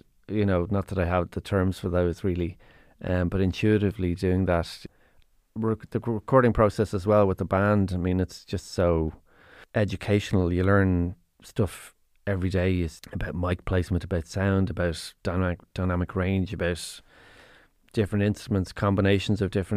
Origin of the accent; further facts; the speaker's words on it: Blackrock, Leinster, Ireland; When you're coming in from the leafy suburbs, you know, I grew up in Blackrock